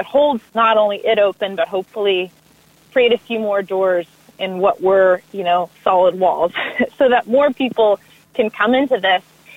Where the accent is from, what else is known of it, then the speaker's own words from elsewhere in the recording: Southeast, United States; I mean, I'm from the Southeast, so, you know, surrounded by old tobacco fields